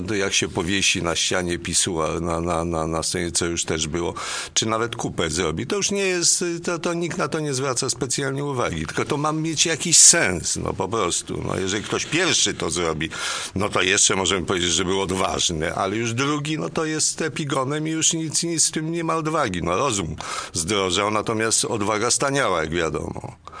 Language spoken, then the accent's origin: Polish; Warsaw, Masovian Voivodeship, Poland; ja jestem z Warszawy, cała rodzina z Warszawy